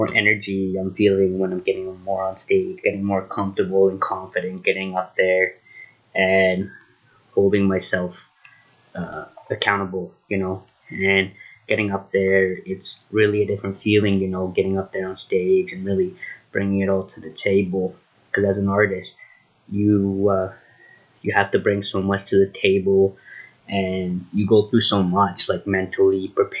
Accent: Drayton Valley, Alberta, Canada; now in Edmonton, Canada; here in Edmonton, Alberta. I was born in Drayton Valley originally. That's where I grew up for most of my life.

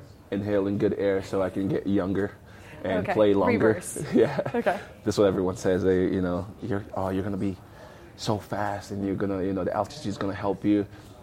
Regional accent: California, United States; also we played in Orange County Blue Stars when we were growing up in California.

